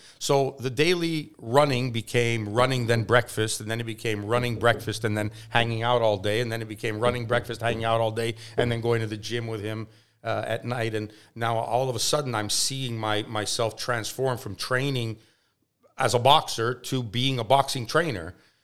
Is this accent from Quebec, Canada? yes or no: yes; Quebec, Canada; as a little kid growing up outside of Montreal, you know, in a little town of 5,000 people